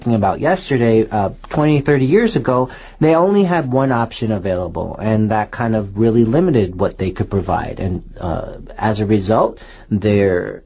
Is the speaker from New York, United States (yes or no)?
yes; New York, United States; I mean, I'm from New York and that's a big tourist town